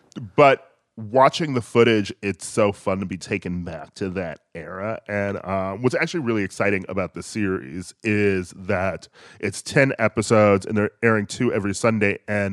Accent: Milwaukee, Wisconsin, United States; I grew up in Milwaukee, and during mm-hmm. that era, the Bucks were flops

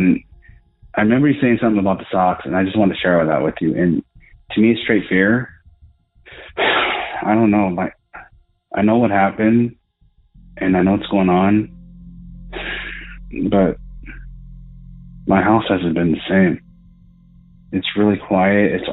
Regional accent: Colorado, United States; Well, hey … I'm from Southern Colorado, and this is really hard and awkward.

